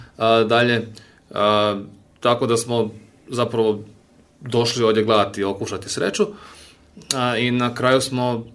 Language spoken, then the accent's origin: Croatian; Slavonia, Croatia; moved away as an adult; also born or lived in Zagreb; sam rodom iz Slavonije i nakon srednje škole sam otišao na faks u Zagreb i u Zagrebu sam ostao raditi, koliko jedno, 17 godina prije nego što smo se odlučili ovdje preseliti.